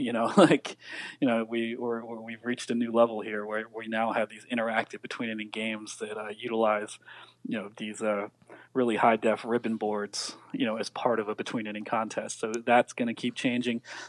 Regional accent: Ambler, Pennsylvania, United States; growing up as a Phillies fan and growing up with Reading, you know, growing up in Ambler, PA, with Reading being about an hour away.

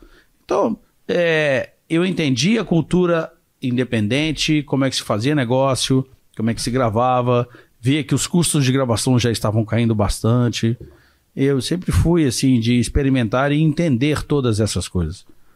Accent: Minas Gerais, Brazil; eu como mineiro morria de inveja

